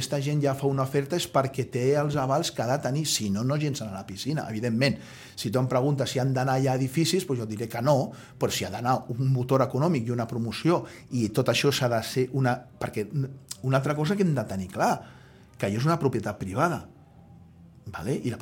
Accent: Sitges, Catalonia, Spain; ara no pararé jo mai malament del meu poble, en molts aspectes ens passa la mà per la cara, i nosaltres hem de ser competitius, nosaltres hem de tenir un atractiu, i que ara Sitges quin atractiu té?

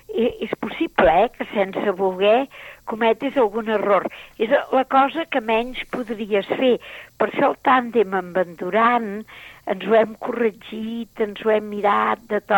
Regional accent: Vic, Catalonia, Spain; Sóc de Vic.

